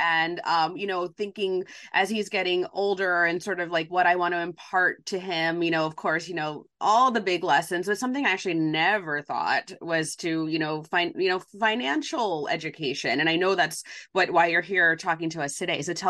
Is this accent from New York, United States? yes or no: yes; New York City, New York, United States; but I'm a New Yorker, a native New Yorker, and I know you are too.